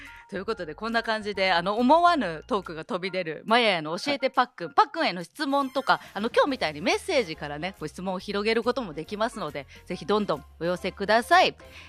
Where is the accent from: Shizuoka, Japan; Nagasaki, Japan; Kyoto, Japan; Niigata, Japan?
Kyoto, Japan; 私ももともと出身が京都なので、もしかしたら